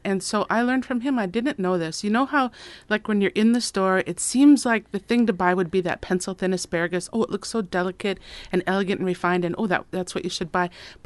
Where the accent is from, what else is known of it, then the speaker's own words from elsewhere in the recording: Minnesota, United States; You know, I'm from Minnesota, and it grows wild there